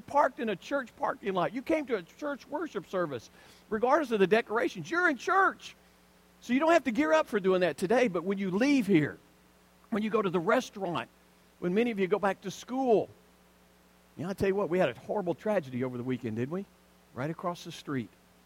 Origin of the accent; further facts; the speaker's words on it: the South, United States; You know, I grew up in the South.